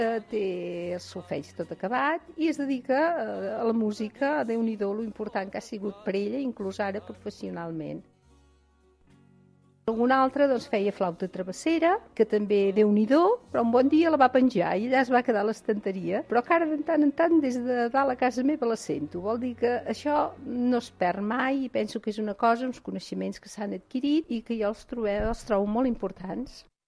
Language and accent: Catalan; Vic, Catalonia, Spain; soc de Vic, tinc 65 anys.